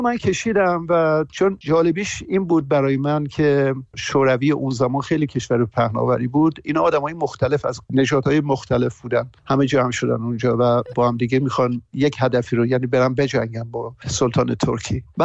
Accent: Tehran, Tehran Province, Iran; moved away as an adult; also born or lived in Mashhad; و از ایران 40 سال پیش اومدم بیرون. اصلیتم مال مشهده و تهران گرو آپ کردم دوره دانشگاه و اینا رو، ولی خیلی جوان بودم که اومدم بیرون

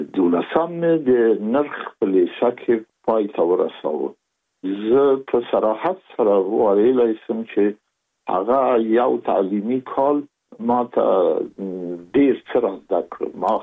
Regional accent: Kabul, Afghanistan; born there; زه زېږېدلی په کابل کې یم د کابل په چارګي کې گزارګاه پله ته ورڅېر ما او کلی د شکلا خان کلا هلته زه زېږېدلی یم خو یو درې یا څلور کاله وروسته زما کورنۍ بیا د مراد خان ته کډه شوې ده چې هلته د پدري کلا ده

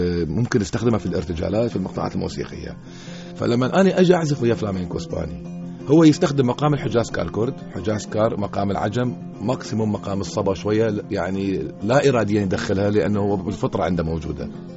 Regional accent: Iraq; احنا شرقيين واحنا عراقيين، احنا ملوك العود

